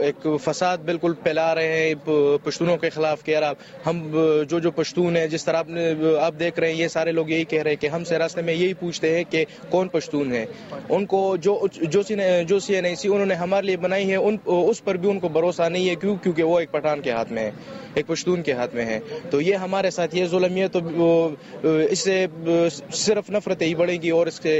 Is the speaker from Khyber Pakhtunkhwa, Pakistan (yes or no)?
yes; Khyber Pakhtunkhwa, Pakistan; اور میں فاٹا میں مند ایجنسی سے ہوں